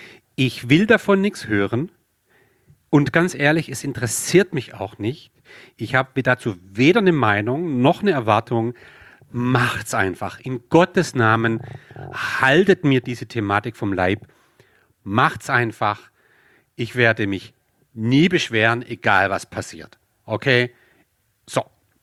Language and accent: German; Baden-Württemberg, Germany; wie man ja ab und zu durchhört, bin ich Schwabe